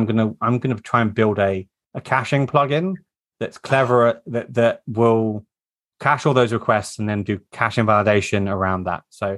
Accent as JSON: {"language": "English", "country": "United Kingdom", "said": "But as a Brit, I'm so lucky. Like I can go to a European country on a weekend and it costs me like $100 to get a flight."}